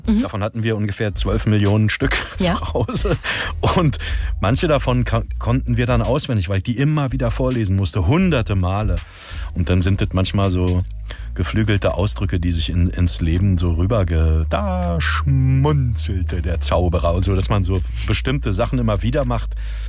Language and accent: German; Berlin, Germany; accent: Berlin; Oder ich bin Berliner, das hört man ja auch.